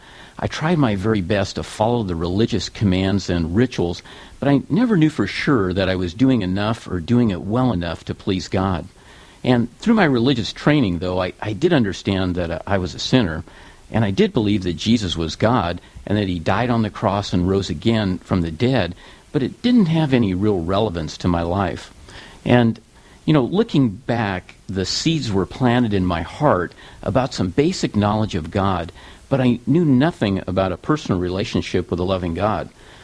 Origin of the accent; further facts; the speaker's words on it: San Leandro, California, United States; also born or lived in Oakland; I was born in Oakland, California. And at age six, my parents moved to the nearby city of San Leandro, where I spent most of my years growing up.